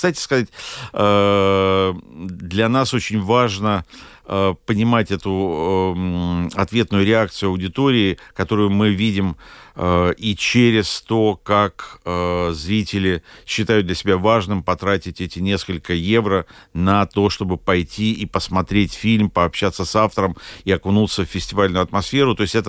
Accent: Lviv, Lviv Oblast, Ukraine; эта картина сделана в моем родном городе Львове

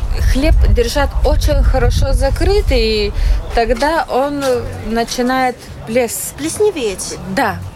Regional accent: Kaunas, Kaunas County, Lithuania; Мы приехали из Литвы, из Каунаса.

